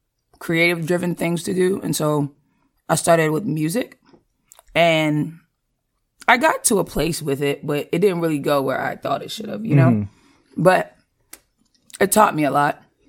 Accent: Boston, Massachusetts, United States; Dorchester.

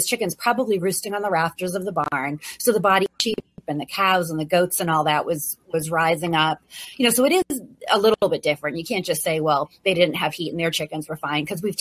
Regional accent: New England, United States; also born or lived in Virginia; now in Maine, United States; I grew up in New England, so I personally am used to it, but I didn't raise chickens then

